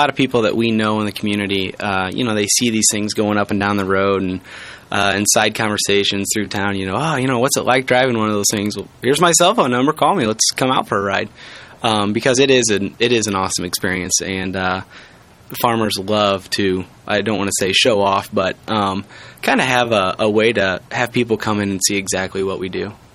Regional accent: Morton, United States; Yeah, I was born and raised in Morton. Grown up on a family farm. I'll be the fifth generation family farmer to run this operation, my brother and I. Our roots are in Morton.

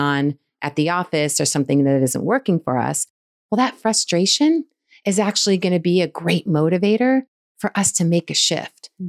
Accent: California, United States; I'm from California. It's always in our backyard.

